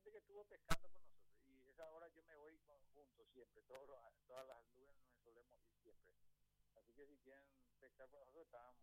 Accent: Paraguay

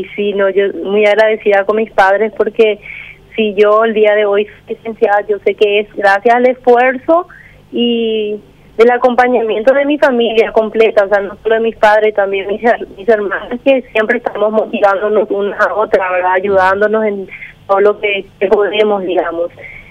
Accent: Mayor Martínez, Ñeembucú, Paraguay; now in Pilar, Paraguay; Nosotros somos de Mayor Martínez. O sea, mis padres siguen viviendo en Mayor Martínez y yo y dos de mis hermanas estamos viviendo en Pilar. O sea, estudiamos y vivimos en Pilar.

